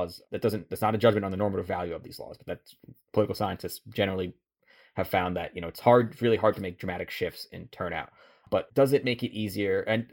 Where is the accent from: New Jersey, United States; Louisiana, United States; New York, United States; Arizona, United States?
New York, United States; My home state of New York.